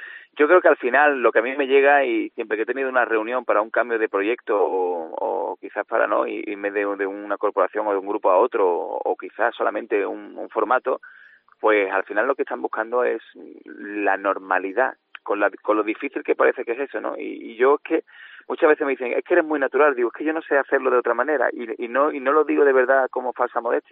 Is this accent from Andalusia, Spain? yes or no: yes; Andalusia, Spain; los que somos andaluces tenemos que tener ese compromiso también de no achantarnos